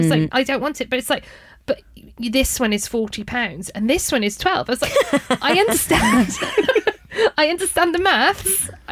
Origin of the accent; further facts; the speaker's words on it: Wales, United Kingdom; I'm from Wales